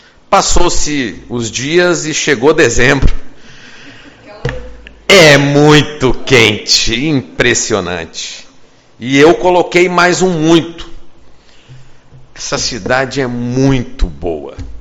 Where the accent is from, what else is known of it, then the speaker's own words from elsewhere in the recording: São Luís Gonzaga, Rio Grande do Sul, Brazil; Eu que sou gaúcho, de São Luís Gonzaga, missioneiro, passei a amar essa cidade.